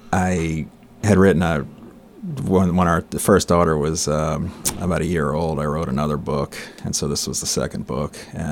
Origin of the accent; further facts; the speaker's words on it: Connecticut, United States; also born or lived in Alaska; I grew up in Connecticut, and so